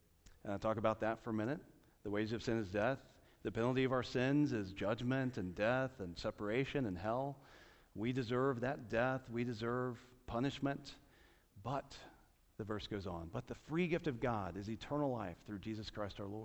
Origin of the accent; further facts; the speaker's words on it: Jacksonville, Florida, United States; There was a lady in our church, Maureen Albers, that I grew up with in Jacksonville.